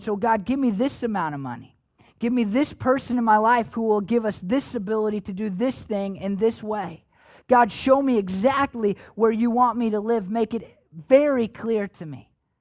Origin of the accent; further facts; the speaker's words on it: United States; But as an American, somebody who's individualistic, it's hard for me to go over to my neighbor's house